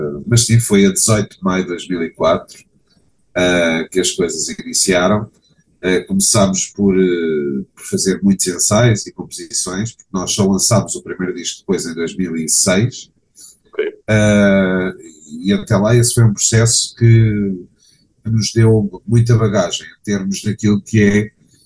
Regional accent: Lisbon, Portugal; o que é engraçado porque nós somos de Lisboa

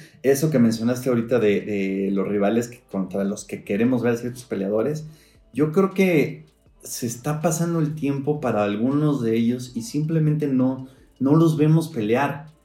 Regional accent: Mexico; porque pues claramente somos mexicanos.

